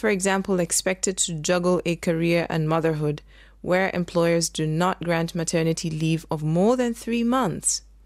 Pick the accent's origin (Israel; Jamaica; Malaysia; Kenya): Kenya; Nairobi; now in Bonn, Delaware, United States; I'm from Nairobi, Kenya, and being a woman in Kenya's patriarchal society today is very challenging